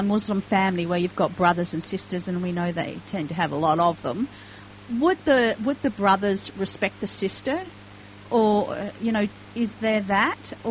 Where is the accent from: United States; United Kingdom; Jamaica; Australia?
Australia; born there; I thank the Lord I was born in Australia.